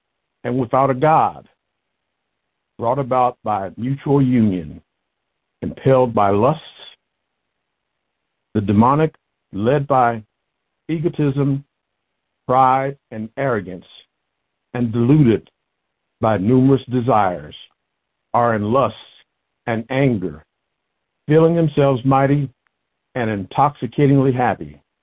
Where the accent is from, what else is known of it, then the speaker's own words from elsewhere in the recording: Lincoln Heights, Ohio, United States; I come to you all from Lincoln Heights, Ohio.